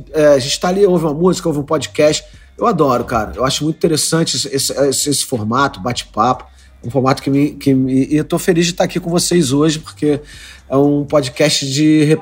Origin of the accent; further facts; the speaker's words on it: Madureira, Rio de Janeiro, Brazil; also born or lived in Andaraí / Maria da Graça; Eu nasci em Madureira, né? Nasci no hospital em São Cristóvão, mas eu morava em Madureira. Logo depois a gente foi pro Andaraí, pra favela lá do Andaraí.